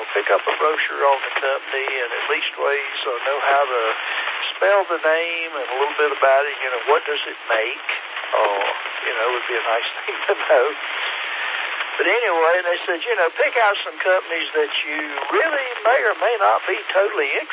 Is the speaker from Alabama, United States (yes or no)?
no; Statesville, North Carolina, United States; I grew up in Statesville, which is about 100 miles east of here, and our summers got hot down there, too.